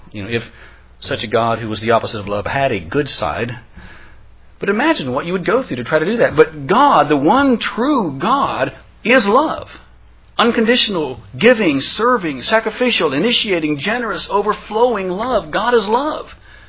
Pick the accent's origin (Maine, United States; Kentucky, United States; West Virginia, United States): West Virginia, United States; Parkersburg; When I was a kid, we did a lot of hiking out in the foothills of the Appalachians near my hometown of Parkersburg.